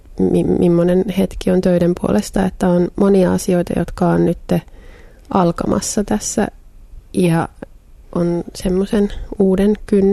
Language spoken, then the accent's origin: Finnish; Mäntsälä, Uusimaa, Finland; Mä oon maalta. Mä oon syntynyt Porvoossa ja kasvanut sitten Mäntsälässä. Elänyt Mäntsälässä koko lapsuuteni ja nuoruuteni aika suht landella, mutta ei nyt missään maatilalla kuitenkaan.